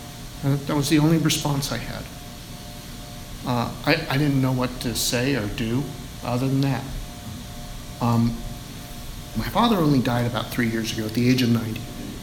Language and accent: English; California, United States; I grew up in the Bay Area, and I was up there for work